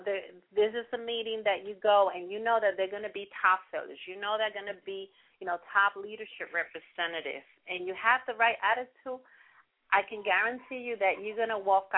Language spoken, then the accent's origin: English; Puerto Rico; English is a second language; also born or lived in Yonkers; I was born in Yonkers. Part of my life, I was raised in Puerto Rico. And then when I came back, I was 25 years old, and kind of I had to learn the language again.